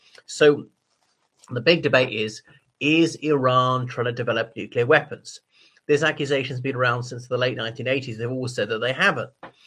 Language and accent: English; Ireland; from Ireland.